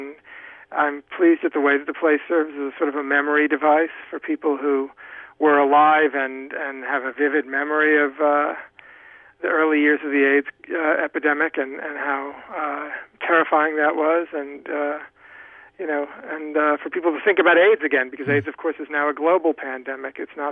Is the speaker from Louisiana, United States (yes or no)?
yes; Louisiana, United States; I had taught in a school for gifted children in Louisiana. I'm from Louisiana originally, and when I was in college in New York, I would go back to Louisiana